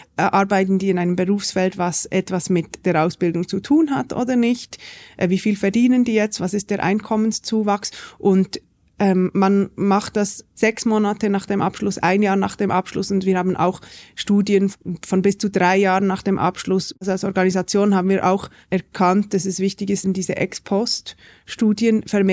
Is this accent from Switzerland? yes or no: yes; Switzerland; bei uns in der Schweiz ist es ja genau umgekehrt.